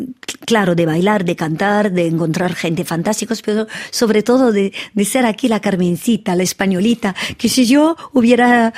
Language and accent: Spanish; France; born there; Spanish is a second language; yo nací en Francia de padres que, bueno, mi mamá nació en Francia y ella era de padres españoles, madre y padre. Entonces son mis abuelos que son españoles